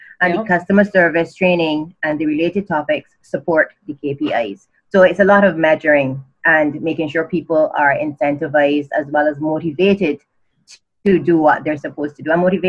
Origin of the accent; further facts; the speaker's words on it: Barbados; I was born and raised in Barbados of Barbadian parents.